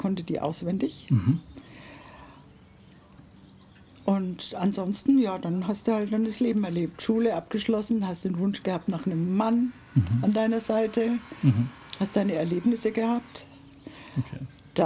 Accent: Würzburg, Bavaria, Germany; Und ich bin geboren in Würzburg.

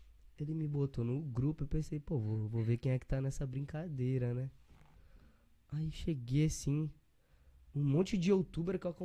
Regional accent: Porto Alegre, Rio Grande do Sul, Brazil; born there; Eu estava aqui um belo dia, em Porto Alegre, né? Minha cidade natal.

